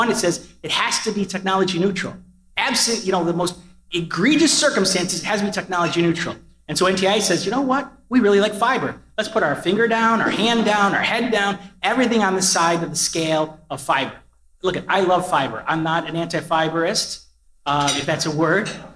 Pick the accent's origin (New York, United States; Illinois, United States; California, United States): New York, United States; Buffalo; I'm from Buffalo, and the Western New York part was designated as satellite.